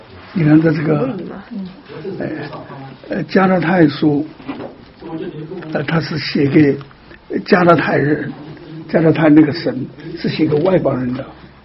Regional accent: China; now in Canada; 一种是我们中国人的传统节日，中国人的传统节日

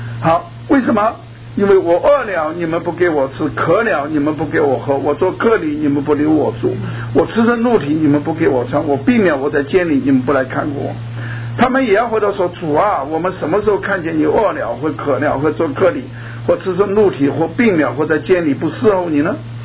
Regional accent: China; 那么因为我是从大陆来

